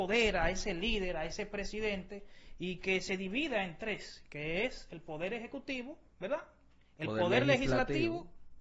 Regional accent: Dominican Republic; somos dominicanos

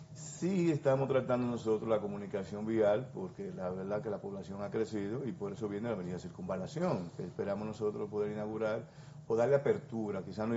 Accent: Cibao, Dominican Republic; Nosotros hablamos de Santo Domingo, lo que somos del Cibao

